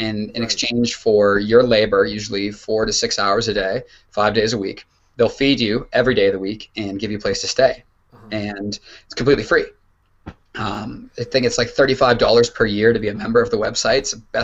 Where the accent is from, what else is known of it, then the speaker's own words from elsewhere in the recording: Canada; If as a Canadian, your money goes so far over there.